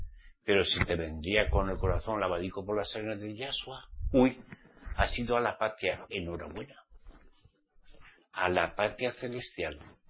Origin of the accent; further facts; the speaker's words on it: Spain; como somos españoles, hablaremos español